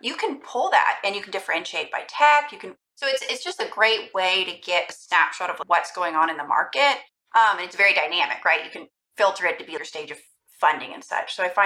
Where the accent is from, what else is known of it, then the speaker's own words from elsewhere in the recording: Texas, United States; moved away; but I'm from Texas and then moved out here, I guess, 7 years ago and have been at Cooley ever since.